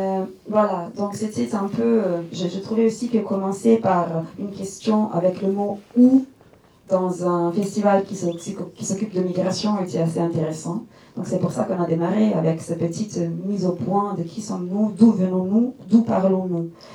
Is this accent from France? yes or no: no; United States; French is a second language; Je suis originaire des États-Unis. Je pense que je peux me définir comme quelqu'un des États-Unis, une personne blanche des États-Unis, aussi issue de la diaspora juive.